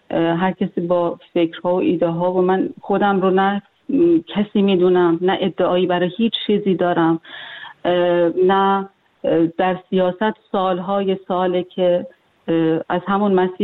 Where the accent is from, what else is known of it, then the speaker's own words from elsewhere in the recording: Iran; moved away; من خودم در واقع یکی از اون کسانی هستم که طور تمام این تاریخی که خارج از ایران هستم به ایران برنگشتم